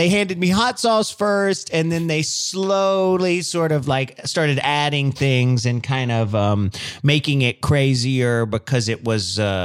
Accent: New Mexico, United States; I grew up in New Mexico. I love green chilies.

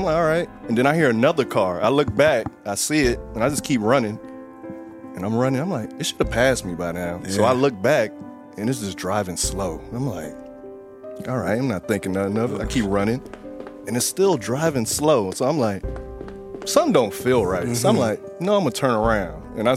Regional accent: Florida, United States; How y'all like Florida? Y'all went to my home state.

